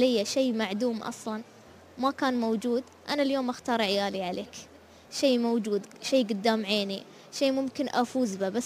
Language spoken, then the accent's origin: Arabic; United Arab Emirates; الحين منو اللي يقوم بالمجتمع عندنا في الإمارات؟ الشباب